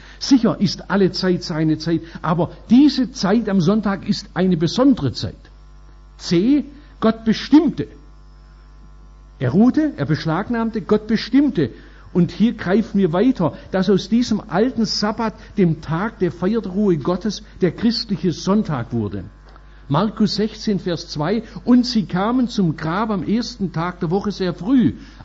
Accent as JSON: {"language": "German", "town": "Oberndorf", "country": "Germany", "tie": "born or raised there", "said": "Am 20. April 1945 ist meine Heimatstadt Oberndorf von Franzosen eingenommen worden."}